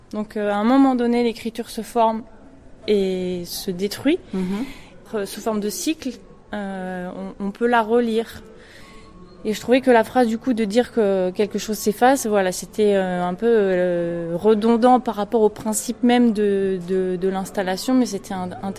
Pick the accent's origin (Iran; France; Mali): France; Soissons, Hauts-de-France; born there; Je suis picarde d'origine, ouais. Parce que je suis née à Soissons